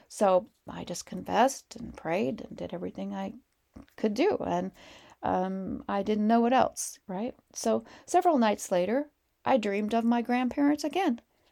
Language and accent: English; Montana, United States; And we're from Montana, you know